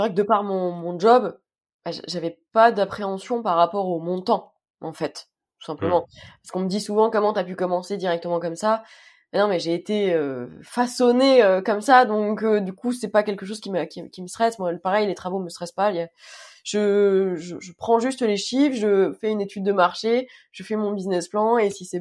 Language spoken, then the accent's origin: French; Île-de-France, France; j'ai 29 ans et je suis d'Île-de-France, du 92 exactement.